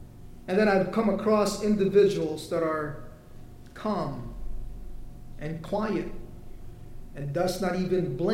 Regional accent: Philippines; Maybe you live in Florida. I grew up in the Philippines.

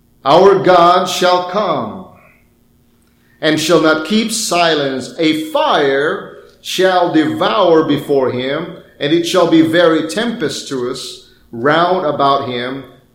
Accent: Philippines; Growing up in the Philippines, for example, when it's raining and you see the lightning just go, and then you hear rumbling, thunder.

